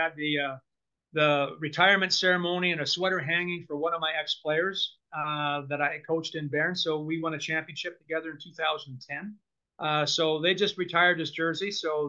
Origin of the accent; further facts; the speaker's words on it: Sauble Beach, Ontario, Canada; his dad and I are good friends, like growing up in Sauble Beach area there.